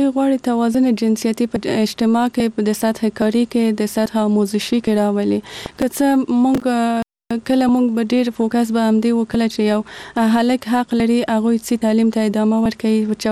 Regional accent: Kabul, Afghanistan; زه په کابل کې زیږیدلې یم او دلته مې ژوند کړی.

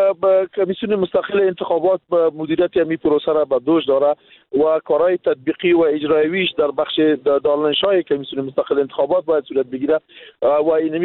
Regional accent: Kabul, Afghanistan; من از کابل هستم.

